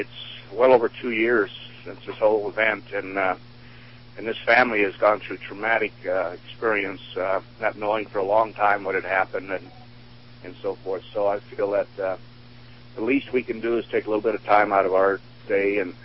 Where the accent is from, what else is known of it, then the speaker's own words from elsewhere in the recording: Weaverville, California, United States; also born or lived in Susanville; I was born in Susanville and raised in Weaverville and then left and came back, you know, a few years ago